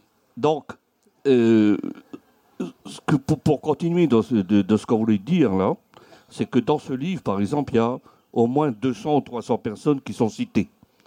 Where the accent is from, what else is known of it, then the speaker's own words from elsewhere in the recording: Nouméa, New Caledonia; moi, je fais partie des clans de la mer chez les Blancs, c'est-à-dire que moi, je suis quelqu'un de Nouméa.